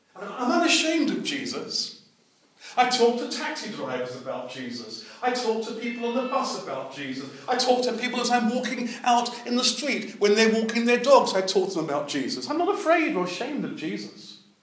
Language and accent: English; England, United Kingdom; I come from England. We have a National Health Service, or something that's left of it.